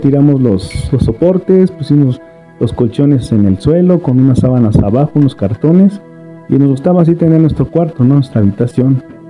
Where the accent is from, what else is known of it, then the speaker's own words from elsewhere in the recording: Mexico City, Mexico; Soy de aquí, de la Ciudad de México.